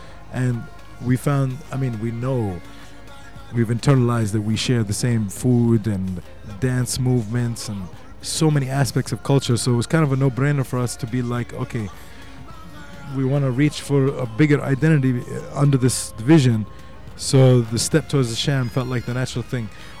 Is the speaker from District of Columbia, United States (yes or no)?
yes; Washington, District of Columbia, United States; I was born and raised and based in Washington, D.C. So I came from a background of a Palestinian family that was very tightly knit with the Black Panther community in the States.